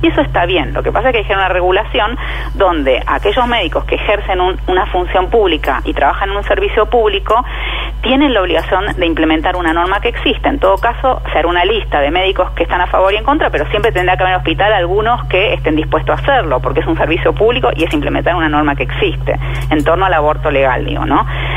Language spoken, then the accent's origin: Spanish; Argentina